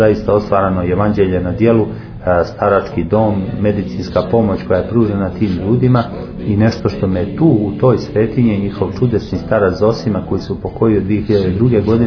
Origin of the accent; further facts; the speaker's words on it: Montenegro; odakle dolazimo, iz Crne Gore